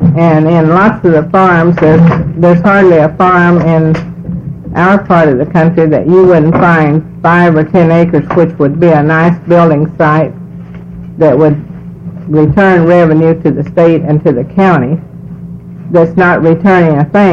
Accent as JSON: {"language": "English", "town": "Albany", "region": "Oregon", "country": "United States", "said": "from Albany, Oregon."}